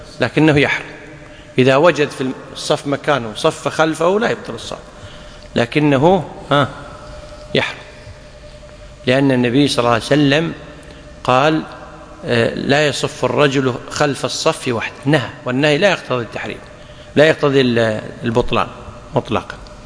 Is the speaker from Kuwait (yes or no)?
yes; Kuwait; لذلك عندنا في الكويت المفتى به